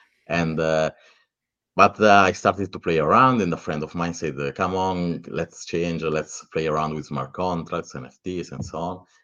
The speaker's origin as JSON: {"language": "English", "country": "Italy", "tie": "born or raised there", "second_language": "English", "said": "And yeah, so I grew up in Italy. Maybe you can tell it by my accent, my English accent."}